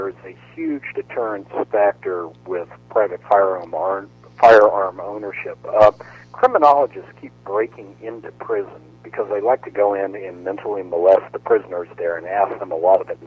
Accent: Florida, United States; also born or lived in Virginia; now in California, United States; I grew up in Florida, and I moved away the same year that they passed concealed carry. Mm-hmm. And I left there to go to Virginia.

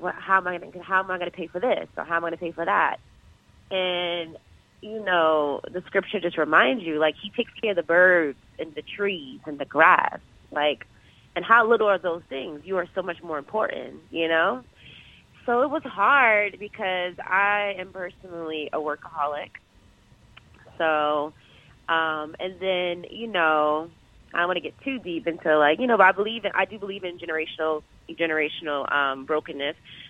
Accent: Queens, New York, United States; moved away as an adult; now in Los Angeles, United States; So I'm originally from New York, Queens. I'm representing those from Jamaica, Queens. Yes. And I relocated to L.A. to continue pursuing my acting for film and TV.

